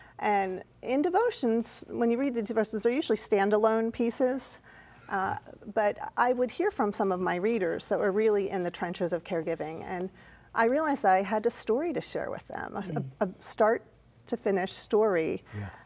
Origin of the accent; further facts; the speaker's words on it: Pennsylvania, United States; Oh, well, I'm from the Philly suburbs, and God's always doing amazing things in all of our lives